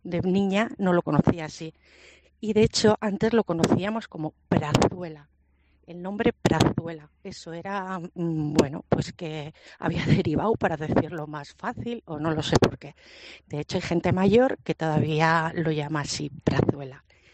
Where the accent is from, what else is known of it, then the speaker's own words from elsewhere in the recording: Megeces, Castile and León, Spain; mi casa en mi pueblo, en Mejeces, está ubicada en la calle Callejón.